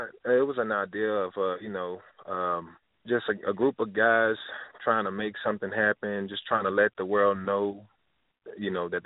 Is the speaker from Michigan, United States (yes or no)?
no; Lake Charles, Louisiana, United States; Yes, ma'am. Lake Charles, Louisiana.